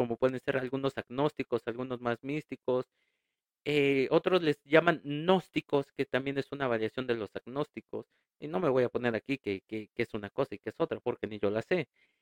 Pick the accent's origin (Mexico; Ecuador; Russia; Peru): Mexico; como decimos aquí en México y como dicen en mi pueblo, me cayó bien gorila, o sea, bien gordo